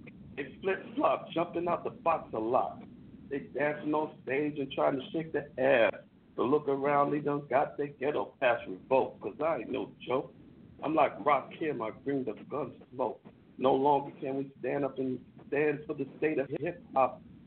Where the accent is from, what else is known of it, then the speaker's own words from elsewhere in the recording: Oakland, California, United States; also born or lived in Brooklyn, New York; I'm straight up from Oakland, California. I was born in Brooklyn, New York, where hip hop started.